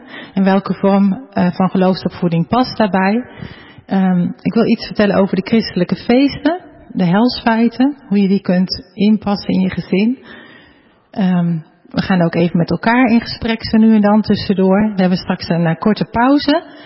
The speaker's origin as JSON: {"language": "Dutch", "town": "Ermelo", "region": "Gelderland", "country": "Netherlands", "said": "getrouwd met Allard. Wij komen uit Ermelo. We hebben 5 kinderen, tussen de 5 en de 14 jaar."}